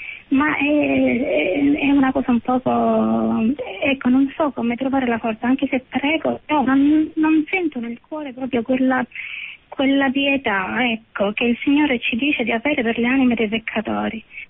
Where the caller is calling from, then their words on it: Sicily, Italy; Buonasera Maria, sono dalla Sicilia.